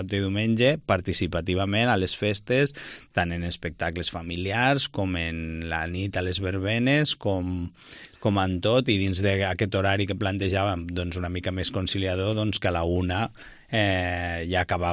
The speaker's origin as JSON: {"language": "Catalan", "town": "Lleida", "region": "Catalonia", "country": "Spain", "tie": "born there", "said": "Jo vaig néixer a Lleida."}